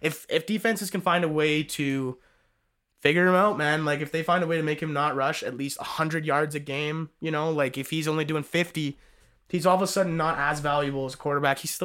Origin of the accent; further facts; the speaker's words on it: Canada; We're Canadian, by the way.